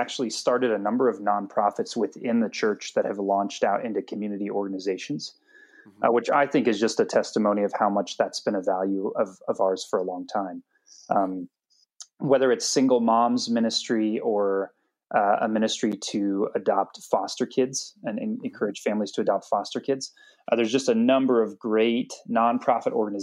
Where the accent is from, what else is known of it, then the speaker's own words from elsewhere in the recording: Nebraska, United States; now in Colorado, United States; I mean, I grew up in Nebraska, and being out there has been a big adaptation for me.